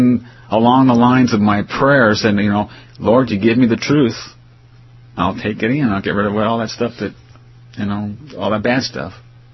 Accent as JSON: {"language": "English", "region": "California", "country": "United States", "said": "I'm from California. You know, this was like jerkwater town, man."}